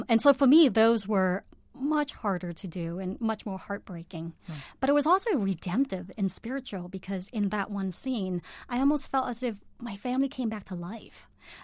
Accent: Cambodia; I think as a child growing up in Cambodia, you live very much in your body.

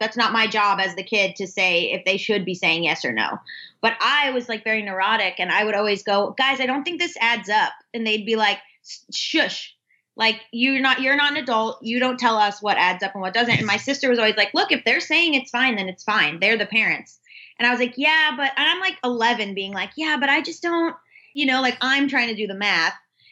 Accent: Florida, United States; also born or lived in Georgia; I grew up in South Florida, but it was like split time a lot between Florida and Georgia. And so in the South, but also in the very Jewish part of Florida.

